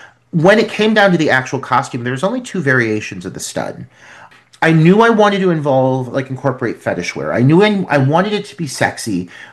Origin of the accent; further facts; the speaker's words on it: Cleveland, Ohio, United States; but I grew up in Cleveland and there's different scenes here.